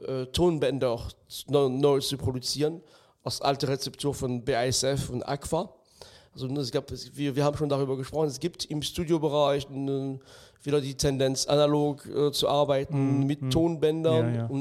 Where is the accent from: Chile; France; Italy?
France; weil ich bin im ganz Minidorf in Frankreich aufgewachsen.